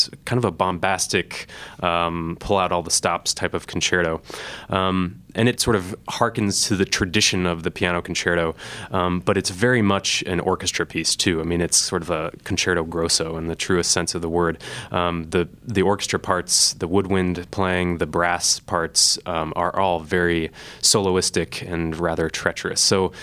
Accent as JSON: {"language": "English", "town": "Iowa City", "region": "Iowa", "country": "United States", "tie": "born or raised there", "moved": "as an adult", "lives_now": "New York, United States", "said": "I am indeed an Iowan. I was born in Iowa City and grew up in Iowa City, went to City High School, and went to Northwestern for my undergraduate, so remained in the Midwest before heading out east and moving to New York"}